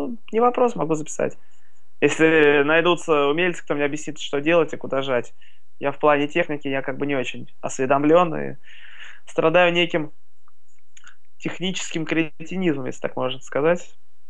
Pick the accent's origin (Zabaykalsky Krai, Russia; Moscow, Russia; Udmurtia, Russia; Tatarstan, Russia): Moscow, Russia; Я москвич коренной, поэтому патриот Москвы, мне Москва очень нравится. Москву не променяю, пока не планирую никуда уезжать.